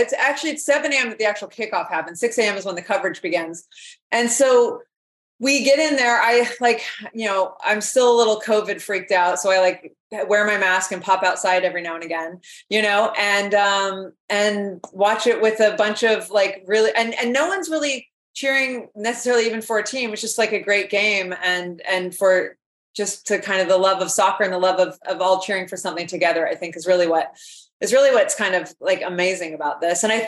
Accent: United States; I feel like I have to own my Americanness and say soccer.

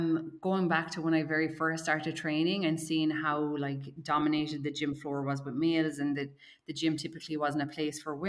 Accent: Ireland; now in Australia; growing up in Ireland, the gym setting was like always inside, dark rooms, you know, whatever it might be. And then when I moved to Australia

